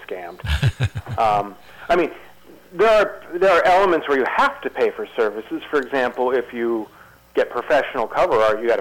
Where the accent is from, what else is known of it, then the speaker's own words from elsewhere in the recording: Ohio, United States; but I was raised in Southeast Ohio and went